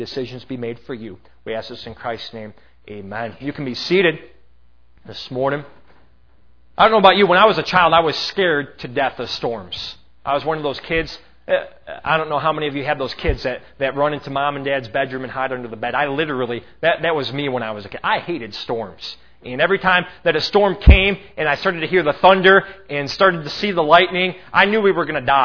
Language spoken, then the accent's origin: English; Lemont, Illinois, United States; I grew up in Lamont, Illinois, a little bit outside of Chicago there.